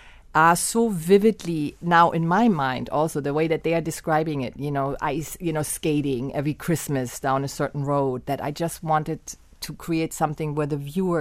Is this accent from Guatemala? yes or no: no; Germany; moved away as an adult; now in United States; Yes. I came to this country from Germany to study film and theater at the University of Miami.